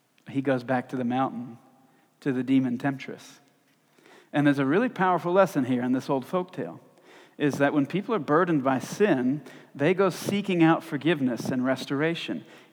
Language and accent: English; the South, United States; I really enjoy stories because I'm from the South, and Southerners are better storytellers than any other population in the United States.